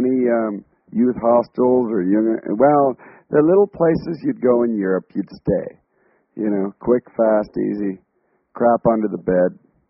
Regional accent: Canada; I am Canadian. I'm still Canadian.

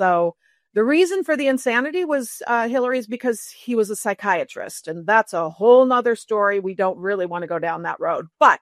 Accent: Bloomington, Minnesota, United States; But I grew up in Minnesota, Bloomington, Minnesota. I will always be from Minnesota in spite of the fact that I haven't lived here full time since my late 20s.

